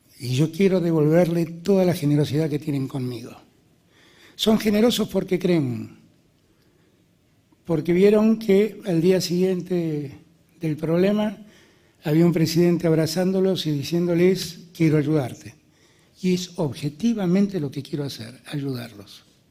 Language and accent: Spanish; Argentina